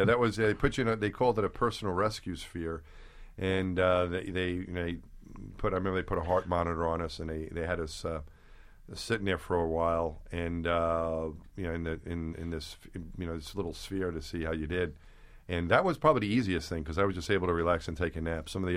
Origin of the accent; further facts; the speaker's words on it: Long Island, New York, United States; But as growing up in Long Island, it never seemed like a real option to become an astronaut.